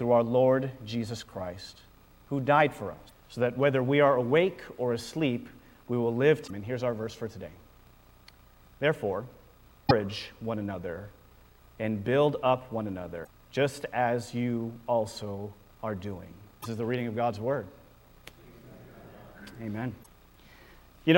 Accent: Lakewood, California, United States; So raised in the Long Beach area in a really small Lakewood. It's between Cerritos and Long Beach and Lakewood.

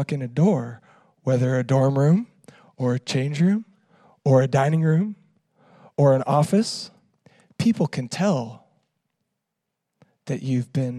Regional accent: Canada; accent: Canadian; now in United States; Being in the Midwest, my Canadian accent has faded, and by association, I have now started to get a more subtle Midwestern accent.

